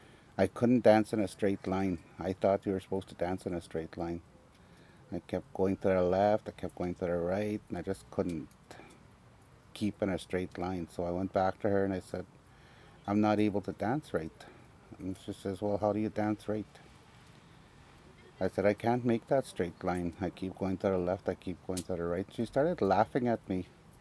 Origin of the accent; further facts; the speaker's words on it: Little Saskatchewan, Manitoba, Canada; No, I'm not from Wei Wei. I'm from Little Saskatchewan. Where I grew up, there was at that time there was only like population of 500 people in Little Saskatchewan, and that is a Christian belt.